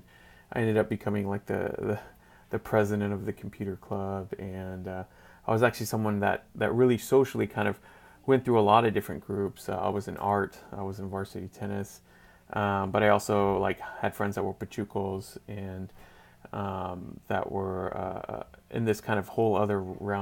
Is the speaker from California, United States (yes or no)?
no; San Antonio, Texas, United States; for those that don't know me, I have a varied background. I grew up kind of in San Antonio, Texas, in a urban suburban environment.